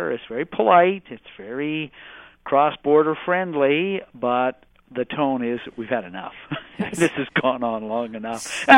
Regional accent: Seattle, Washington, United States; I'm going to sound like a traitor to my hometown for saying this, but listen, what prompted this in the first place, let us recall, was some news coverage down there, started by Joel Connolly of the Seattle Post-Intelligencer

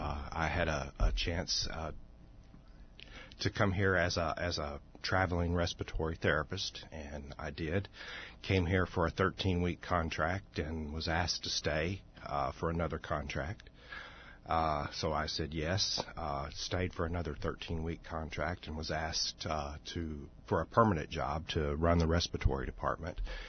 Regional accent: Kentucky, United States; I'm from western Kentucky, which is farmland. It's not the mountains. It's not the horse fields or anything. It's just farmers, rolling hills

